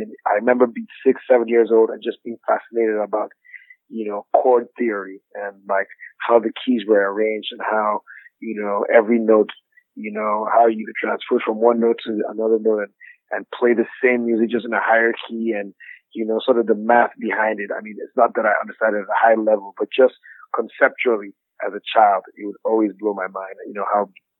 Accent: Jos, Plateau, Nigeria; I'm from Nigeria, beautiful part of Nigeria called Jos, a city in sort of the middle part of Nigeria.

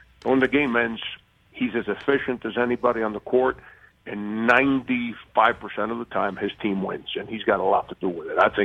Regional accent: Miami, Florida, United States; You know, I did that my whole life growing up in Miami. Now I'm an old man.

